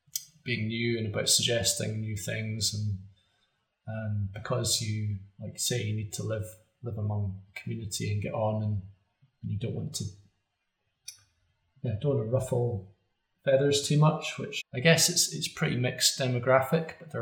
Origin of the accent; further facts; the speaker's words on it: Scotland, United Kingdom; I grew up in Caithness. I didn't get into studying the arts until, late 20s. I'm 40 now.